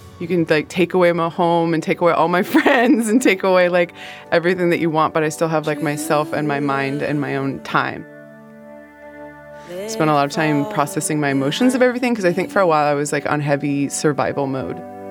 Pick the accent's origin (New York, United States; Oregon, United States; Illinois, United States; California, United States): California, United States; Los Angeles; I grew up in Los Angeles in the public school system